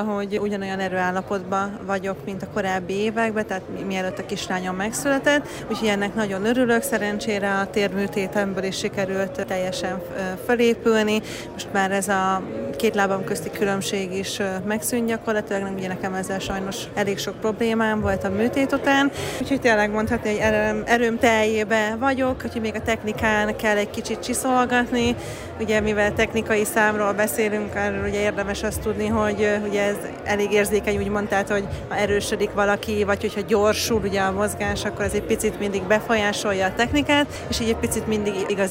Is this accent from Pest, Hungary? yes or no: no; Szeged, Csongrád-Csanád, Hungary; born there; viszont Szegeden élek, én ott is születtem